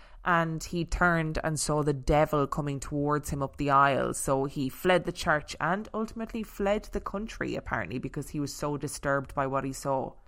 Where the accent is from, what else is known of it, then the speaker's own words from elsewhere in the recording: Ireland; as an Irish person